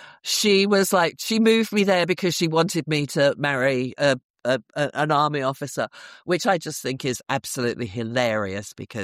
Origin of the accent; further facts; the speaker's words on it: Camberley, South East England, United Kingdom; also born or lived in Liverpool; then my dad got a new job down south, and we moved to Camberley in Surrey.